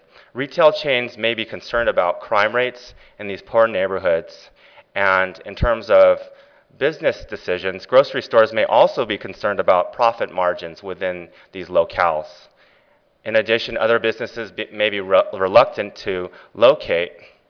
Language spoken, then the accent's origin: English; California, United States; now in Minnesota, United States; I'm actually a Californian living in Minnesota, just by clarification.